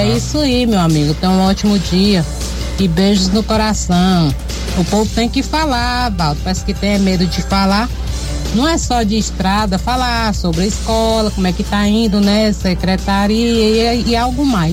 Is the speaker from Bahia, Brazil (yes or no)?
yes; Catolândia, Bahia, Brazil; aqui de Pedras Pretas … sou do município de Catolândia.